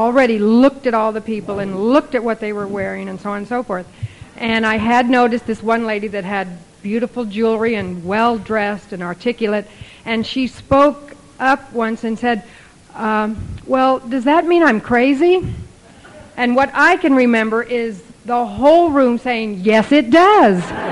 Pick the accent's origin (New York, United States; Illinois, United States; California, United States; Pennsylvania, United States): California, United States; Monterey; I'm from Monterey, California.